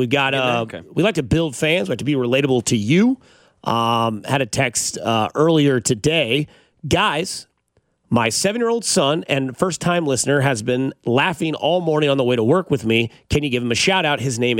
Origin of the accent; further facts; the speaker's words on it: Blue Springs, Missouri, United States; I'll be at Community American Credit Union in Blue Springs, my hometown. I get to go back home, baby. I'm going home today from 11 to 1.